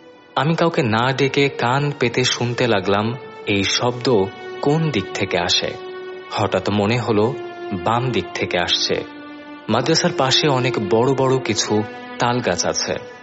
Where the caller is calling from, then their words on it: Dighalia, Khulna Division, Bangladesh; আমি খুলনার দিঘুলিয়া থানা থেকে বলছি।